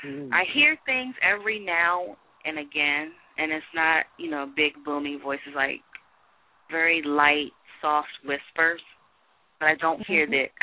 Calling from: Maryland, United States; I'm calling from Maryland.

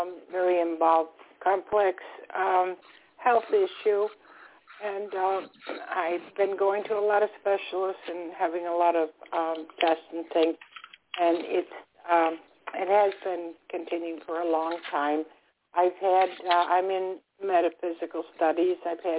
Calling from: Florida, United States; I'm calling from Florida.

